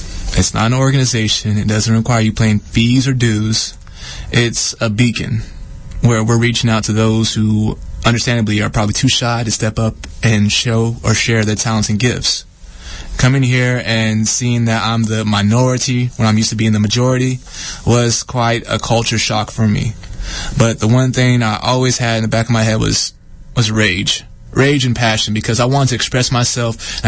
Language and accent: English; Seattle, Washington, United States; also born or lived in Dallas / Vallejo; Actually, I was born in Dallas, Texas. I moved up from Vallejo, California to Seattle, Washington. Graduated high school out there